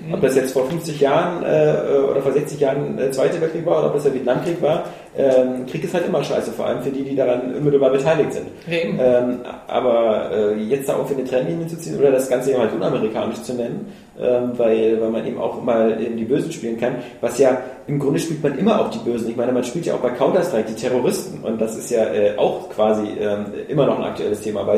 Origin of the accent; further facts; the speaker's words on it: Germany; weil wir Deutschen sind das gewohnt, seit Jahrzehnten auf Deutsche abzuschießen.